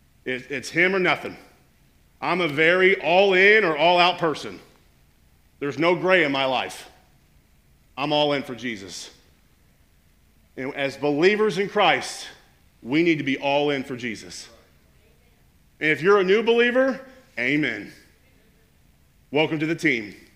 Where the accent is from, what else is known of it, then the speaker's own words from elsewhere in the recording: Marion, Illinois, United States; I'm born and raised all my life here in Southern Illinois. I grew up in Marion, graduated Marion, went to SIU, played football